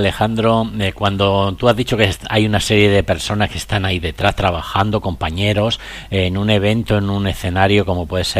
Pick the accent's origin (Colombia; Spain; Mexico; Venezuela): Spain; Andalusia; yo como andaluz, que para mí me gusta mucho mi Andalucía